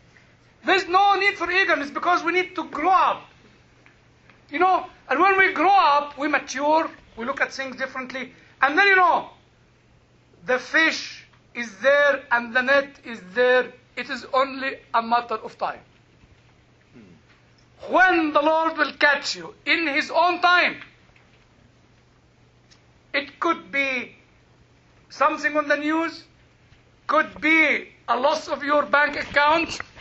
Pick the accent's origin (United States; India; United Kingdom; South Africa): United Kingdom; I'm British, I don't vote, and God saved me from that.